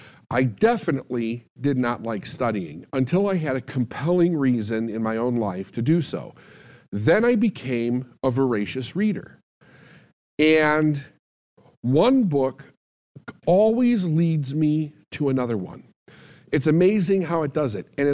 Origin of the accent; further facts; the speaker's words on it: Phoenix, Arizona, United States; also born or lived in Chicago; I was born in Chicago, moved around the suburbs there quite a bit for about the first 10 years of my life, and then had a bit of a culture shock because I moved to Phoenix, Arizona.